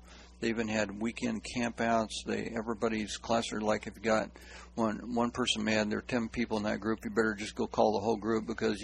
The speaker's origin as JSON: {"language": "English", "region": "Kansas", "country": "United States", "tie": "born or raised there", "also_born_or_lived": "Iowa", "lives_now": "Bullhead City, United States", "said": "When my wife and I moved here from Iowa, and I grew up on a farm in Kansas, pastored in Iowa for 7 years, I'm used to community."}